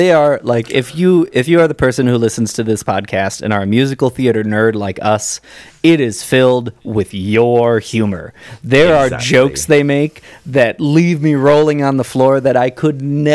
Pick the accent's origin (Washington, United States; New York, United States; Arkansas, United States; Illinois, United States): Illinois, United States; Chicago; Because we're from Chicago is...